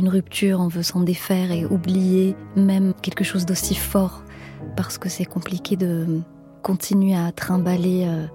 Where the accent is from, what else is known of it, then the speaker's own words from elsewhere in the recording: Morocco; Enfin, je viens du Maroc, c'est un pays où on n'a toujours pas séparé la religion et l'État